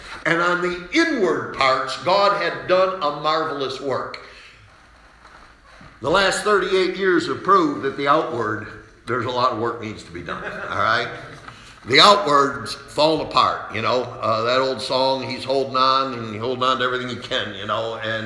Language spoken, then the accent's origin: English; Salamanca, New York, United States; born there; Because I was born in Salamanca, New York, April 2nd, 1954.